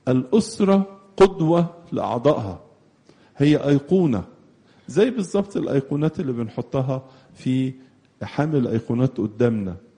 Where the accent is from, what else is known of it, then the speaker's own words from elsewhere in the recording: Egypt; وجعلته يبقى كاروس بلادنا مصر